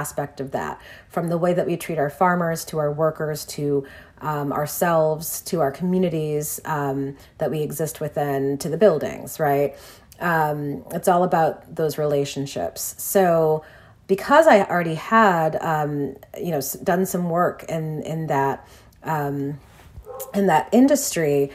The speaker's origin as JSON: {"language": "English", "town": "Detroit", "region": "Michigan", "country": "United States", "tie": "born or raised there", "said": "but also improve our relationship with the communities with which we existed in, which is Detroit, my hometown."}